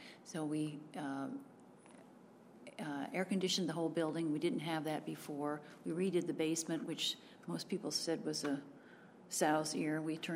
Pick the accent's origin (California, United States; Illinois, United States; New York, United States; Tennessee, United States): California, United States; Burbank; I was raised in the West. I was an original Valley girl. I was born in beautiful downtown Burbank. And my father and mother had settled in the Valley, San Fernando Valley, after World War II.